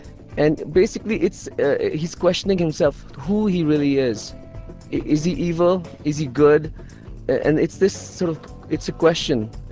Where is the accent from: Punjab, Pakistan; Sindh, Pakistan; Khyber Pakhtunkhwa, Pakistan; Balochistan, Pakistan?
Punjab, Pakistan; Lahore; where I grew up in Pakistan, Lahore, it's the land of the Sufis